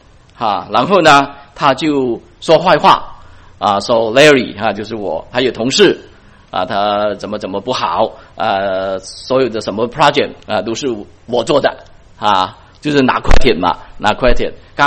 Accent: China; 我们中国人说忘恩负义，对不对？

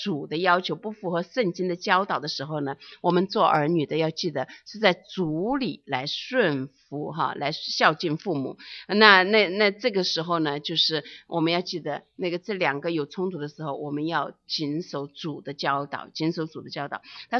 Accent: China; now in United States; 现在我们特别从中国搬到美国来了

